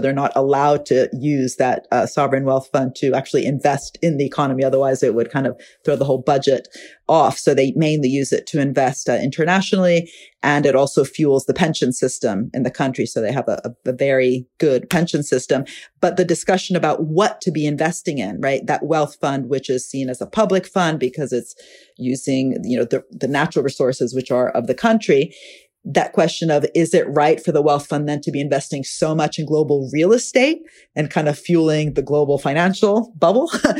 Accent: Italy; I'm from Italy

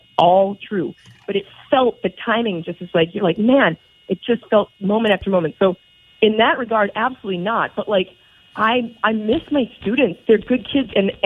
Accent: Minneapolis, Minnesota, United States; Born and raised in Minneapolis.

